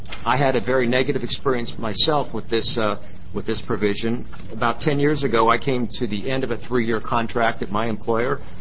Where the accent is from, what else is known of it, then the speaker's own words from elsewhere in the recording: Portland, United States; to leave Portland, my hometown, or the only real option I had left was to re-sign and extend my contract with the only employer in Portland